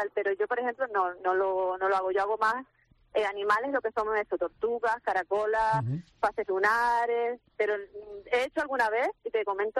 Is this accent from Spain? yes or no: yes; Arucas, Canary Islands, Spain; y daba un taller en Arucas, que yo soy de ahí de Arucas.